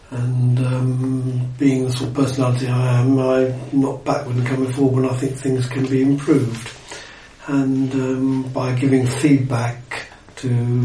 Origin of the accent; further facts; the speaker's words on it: Epsom, South East England, United Kingdom; I grew up near Epsom in Surrey